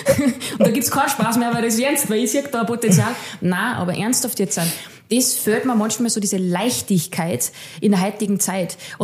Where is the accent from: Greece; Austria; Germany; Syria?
Austria; Salzburg; Ich habe Freundinnen, da sind die Kinder dann, ich bin aus Salzburg.